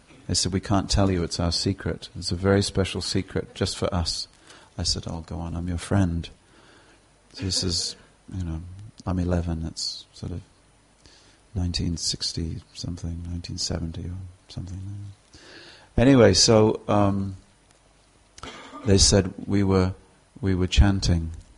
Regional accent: United Kingdom; I can't go and join them, which is what I want to do because I'm British and we don't do that sort of thing in the middle of the town square.

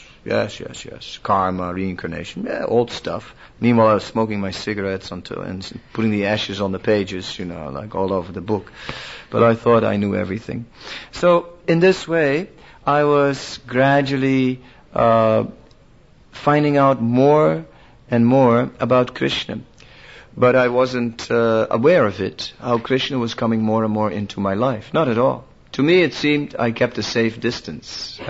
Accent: Netherlands; English is a second language; because I'm from Holland, you know.

